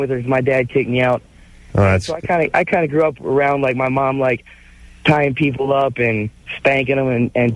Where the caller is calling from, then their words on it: Chicago, Illinois, United States; I'm calling from Chicago. From Illinois.